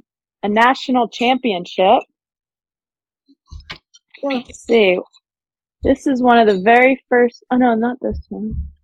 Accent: New York, United States; Yeah, so I'm originally from New York. Just outside of the city, so the southern part of New York. I grew up there

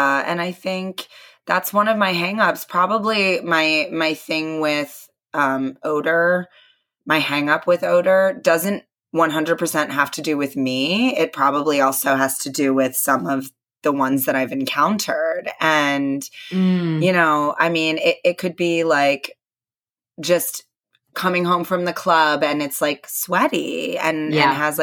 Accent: United States; Like, I've never done it before. I'm an American.

